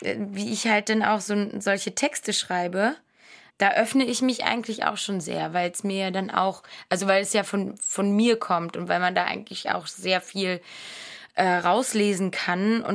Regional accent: Berlin, Germany; born there; ich bin gebürtige Berlinerin

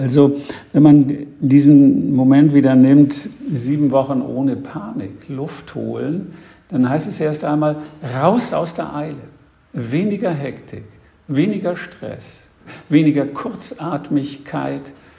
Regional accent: Northern Germany, Germany; Für mich selbst als Norddeutscher gehört unbedingt dazu auch der Sturm

